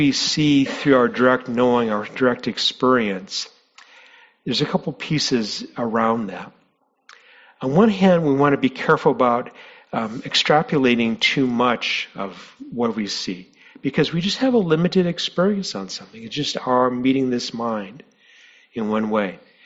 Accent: New Mexico, United States; So, growing up, I grew up in New Mexico.

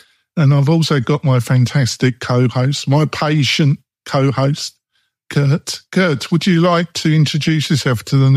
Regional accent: England, United Kingdom; now in United States; I'm very English, even though I've been living in America for almost 18 years.

